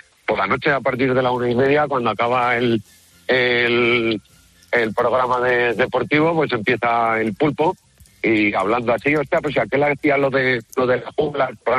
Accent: Eibar, Basque Country, Spain; yo soy del norte, yo soy de Eibar.

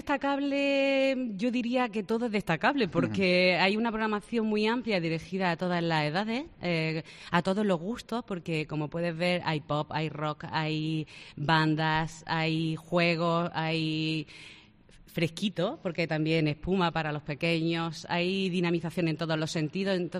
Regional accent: Atarfe, Andalusia, Spain; Encantadísima de que estéis en mi pueblo.

